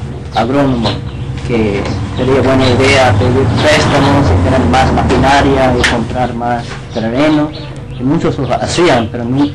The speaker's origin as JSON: {"language": "Spanish", "region": "Minnesota", "country": "United States", "said": "una zona de donde soy yo, es de Minnesota, ¿no? Pero una zona de campo, de fincas, de maíz, sí, de ganado."}